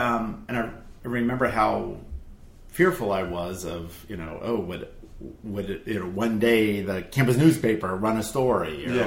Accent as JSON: {"language": "English", "town": "Silver Spring", "region": "Maryland", "country": "United States", "tie": "born or raised there", "said": "They happened to move here, and I grew up in Silver Spring."}